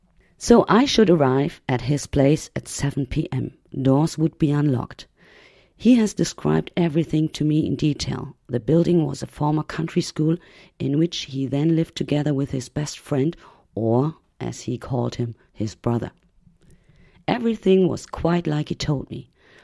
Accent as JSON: {"language": "English", "region": "Hamburg", "country": "Germany", "second_language": "English", "said": "I'm from Hamburg in Germany. I'm about 50 years old"}